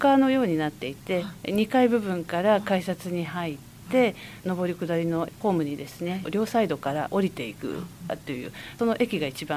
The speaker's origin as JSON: {"language": "Japanese", "town": "Yamato", "region": "Kanagawa", "country": "Japan", "tie": "born there", "also_born_or_lived": "Hyogo", "said": "生まれは隣の大和市なんですが、それからちょっと父の転勤で兵庫県に行きまして、高校生の時から湘南台にずっと住んでおります。"}